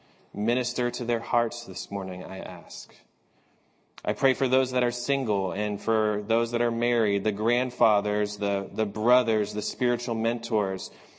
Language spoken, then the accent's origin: English; New England, United States; And so because I grew up in New England, I've been an avid fan of the Boston Celtics my entire life